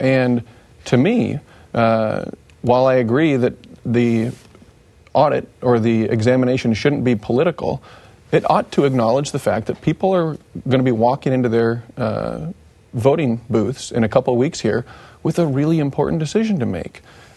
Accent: Decorah, Iowa, United States; born and raised in Decorah, Iowa, and Iowa's chief public corruption prosecutor over the last decade.

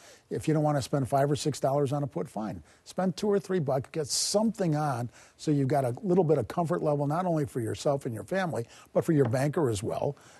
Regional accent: Chicago, Illinois, United States; now in Iowa; Now, in Iowa, it's not very popular to say that, but the fact of the matter is I grew up on the South Side and went to White Sox camp as a kid

